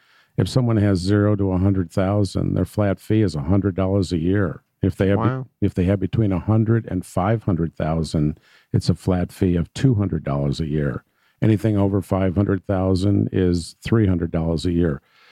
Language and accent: English; Binghamton, New York, United States; IBM, Coke, and GE were all in the town that I grew up in Binghamton.